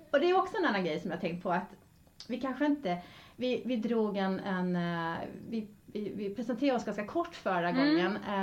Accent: Skåne, Sweden; now in Stockholm, Sweden; jag är från Skåne och gick hela min skola där, skolgång, och sen så pluggade jag i Lund och sådär på universitetet innan jag flyttade upp till Stockholm.

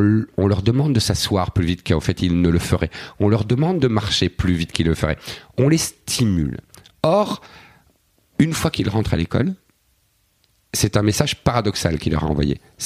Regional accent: Belgium; Malheureusement pour nous, vous le savez, vous êtes Lillois, je suis Belge, les usines ont fermé.

